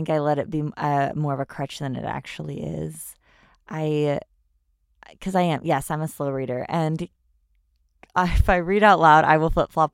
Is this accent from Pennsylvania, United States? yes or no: no; California, United States; I'm born and raised near San Francisco, and we drove down to San Diego.